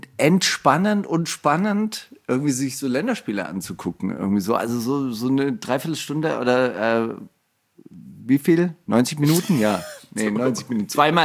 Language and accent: German; Stuttgart, Baden-Württemberg, Germany; ich bin ja in Stuttgart aufgewachsen